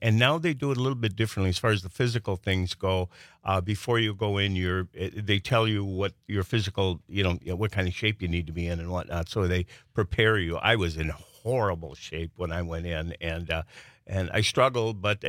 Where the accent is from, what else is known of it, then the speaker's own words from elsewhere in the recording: Milwaukee, Wisconsin, United States; I'm originally from Milwaukee and went in the Marine Corps when I was 17